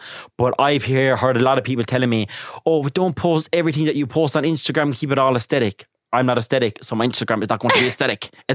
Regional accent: Ireland; even though I'm proud to be a traveler, I'm proud with our culture and our community. I do find that like for me growing up as an Irish traveler

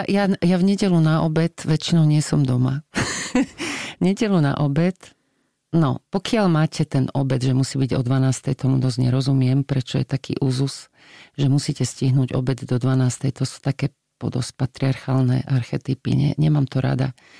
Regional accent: Myjava, Trenčín Region, Slovakia; Ja som z Mijavy, kde sa babka teda nehovorila. Hovorilo sa babička, dedičko, to už je taký vplyv Moravy trošku.

